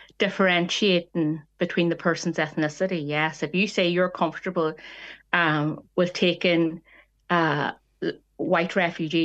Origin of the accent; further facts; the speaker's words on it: Ireland; And that doesn't mean that I can't be comfortable being Irish. That doesn't mean that somebody, see, I'm not threatened by losing my Irishness by somebody else living down the street from me.